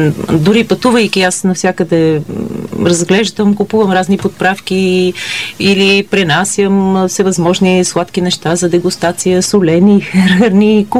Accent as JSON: {"language": "Bulgarian", "town": "Dimovo", "region": "Vidin Province", "country": "Bulgaria", "tie": "born or raised there", "also_born_or_lived": "Vratsa", "said": "Аз съм израсла в Северо-Западна България. В Димово съм ходила до 8-ми клас, след това във Враца."}